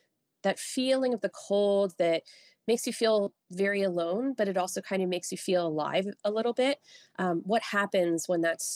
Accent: Maryland, United States; now in Wisconsin, United States

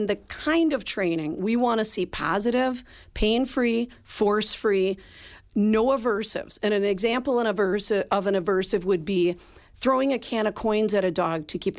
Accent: Milwaukee, Wisconsin, United States; also born or lived in Fox Valley; I grew up in Milwaukee, went to college here, and so it's good to be back home.

